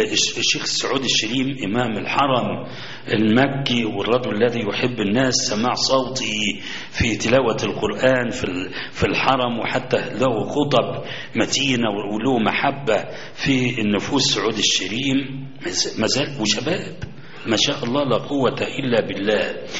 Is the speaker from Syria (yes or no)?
no; Egypt; الناس عندنا في مصر لم يسمعوا من علمائهم إلا أن إطلاق اللحية واجب